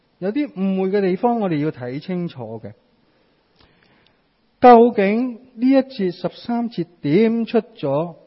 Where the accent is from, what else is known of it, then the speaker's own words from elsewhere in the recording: Hong Kong; 那么即是我想对于我们香港人而言呢，即是最熟悉的就是多伦多这块地方